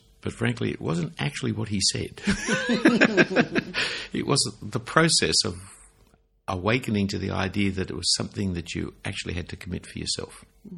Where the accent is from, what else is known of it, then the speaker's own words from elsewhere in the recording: Sydney, New South Wales, Australia; I didn't know it was a distinctive when I grew up in Sydney, especially in the period of time we didn't travel that much.